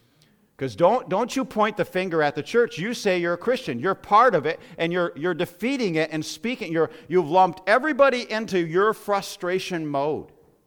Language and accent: English; United States; I'm an American. I like things that I shouldn't eat.